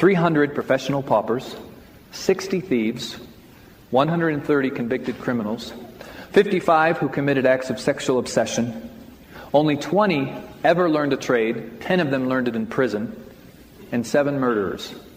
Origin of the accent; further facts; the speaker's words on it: Midwest, United States; To tell you about myself briefly, I was raised in the Midwest, Christian family, seven children.